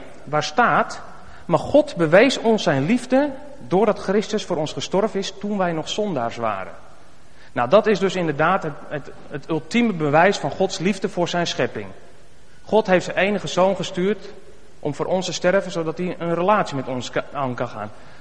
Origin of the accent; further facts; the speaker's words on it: North Holland, Netherlands; accent: West Frisian; Ik ben geboren getogen in Skagen. En dat zullen jullie dus ook af en toe best wel eens merken aan mijn accent.